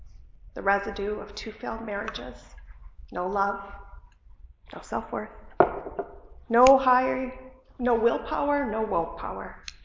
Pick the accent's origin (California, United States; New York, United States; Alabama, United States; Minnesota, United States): Minnesota, United States; Scandia; So I grew up in Scandia, Minnesota on 10 acres in the country.